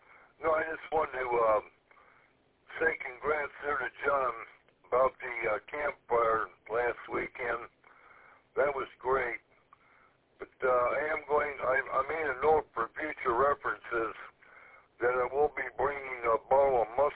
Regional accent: North Carolina, United States; I'm stuck up here, got Dixie on my mind. I'm from North Carolina.

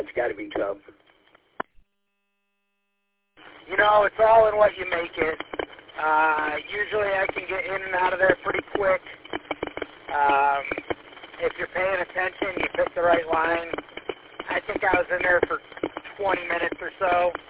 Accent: Roseville, Michigan, United States; but I grew up in Roseville. In fact, right there where the Macomb Mall is, there used to be a great big farm field with an abandoned farm sitting in the corner there

